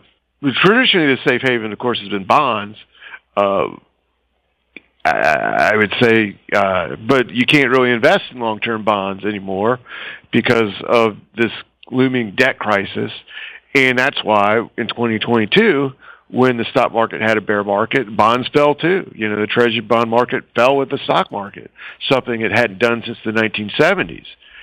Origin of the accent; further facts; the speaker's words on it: United States; But I would not consider having all my money in the S&P 500 or just only American stocks as an American.